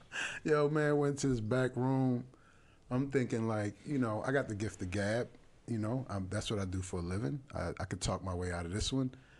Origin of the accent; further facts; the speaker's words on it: Philadelphia, Pennsylvania, United States; born there; Specifically, I was born in Logan, which is a section within Northern Philadelphia, 15th Street.